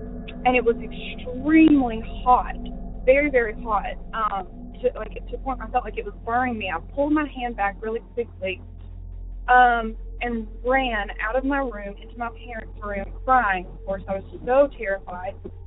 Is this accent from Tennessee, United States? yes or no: yes; Johnson City, Tennessee, United States; I grew up in East Tennessee, Johnson City area.